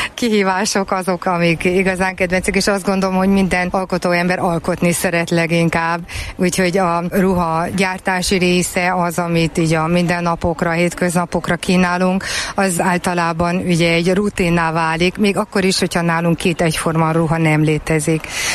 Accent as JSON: {"language": "Hungarian", "region": "Budapest", "country": "Hungary", "said": "Én budapesti vagyok"}